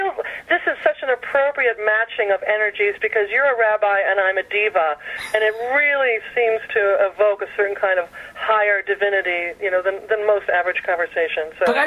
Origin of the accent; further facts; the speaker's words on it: Riverdale, New York, United States; I grew up in Riverdale. Liz and I were in Riverdale for a while. We were the only Christians there